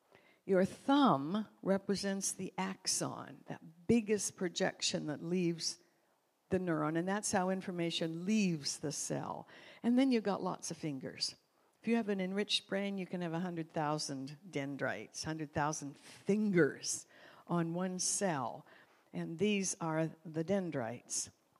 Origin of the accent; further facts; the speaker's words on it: Canada; born there; I love the Winter Olympics because I was born in Canada.